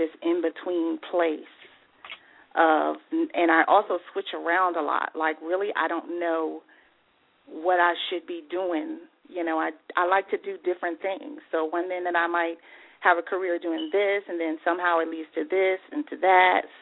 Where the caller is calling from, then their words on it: Atlanta, Georgia, United States; I'm calling from Atlanta, Georgia.